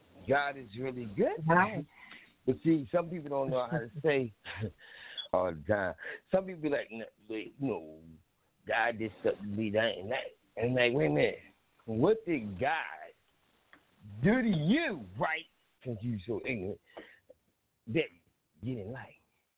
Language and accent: English; Philadelphia, Pennsylvania, United States; How you doing? Yeah, I'm live and direct. I'm sorry. And I'm from Philly.